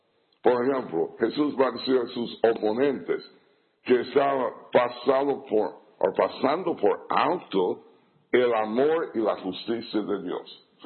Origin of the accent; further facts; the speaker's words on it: United States; Spanish is a second language; Y no es porque yo soy norteamericano.